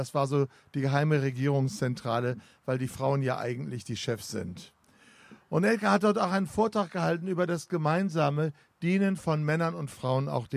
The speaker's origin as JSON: {"language": "German", "country": "Germany", "said": "Wir als Deutsche, als kritische Masse dazwischen und haben miteinander Jesus gefeiert."}